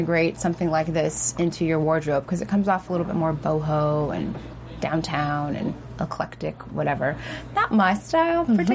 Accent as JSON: {"language": "English", "region": "Ohio", "country": "United States", "said": "I'm from Ohio."}